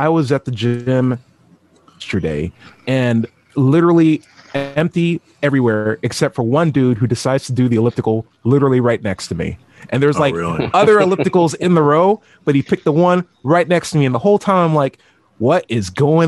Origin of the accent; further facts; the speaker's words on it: California, United States; I grew up in California